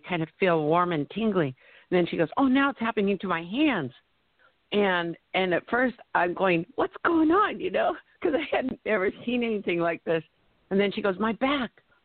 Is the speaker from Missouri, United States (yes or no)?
no; Scio, Oregon, United States; I am from Sio, Oregon